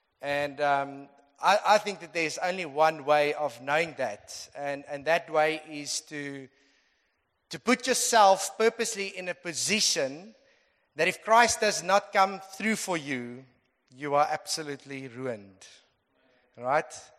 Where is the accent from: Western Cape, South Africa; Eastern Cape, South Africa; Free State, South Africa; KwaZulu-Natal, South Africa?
Western Cape, South Africa; Rondebosch; Juliet says I must say that I'm from Rondebosch. So I'm not too far.